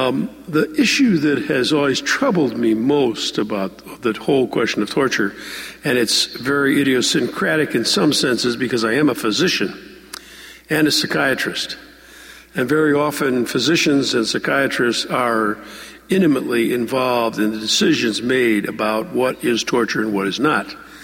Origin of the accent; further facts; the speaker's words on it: Ireland; I come from a tradition, I'm Irish